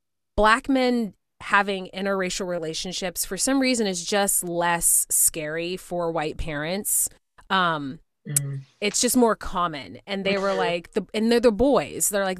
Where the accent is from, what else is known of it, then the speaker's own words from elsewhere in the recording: Spring, Texas, United States; Houston. Well, a city outside of Houston called Spring.